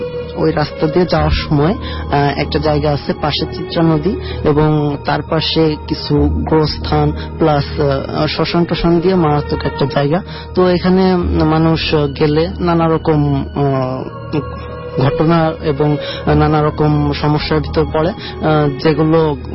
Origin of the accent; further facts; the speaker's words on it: Narail, Khulna Division, Bangladesh; আমি নড়াইল থেকে এসেছি।